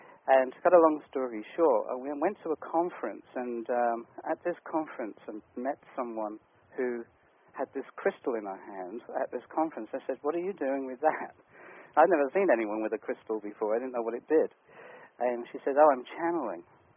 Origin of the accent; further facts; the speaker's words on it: England, United Kingdom; Because I guess in my past, and my growing up, I've seen a lot of stuff in England. Growing up in England with crop circles and lights outside the back window